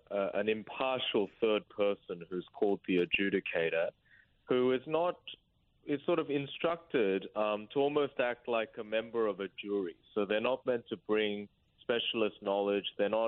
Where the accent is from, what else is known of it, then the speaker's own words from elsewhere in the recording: South Korea; English is a second language; now in Australia; it started because I moved, and I didn't speak English when I arrived in Australia from Korea.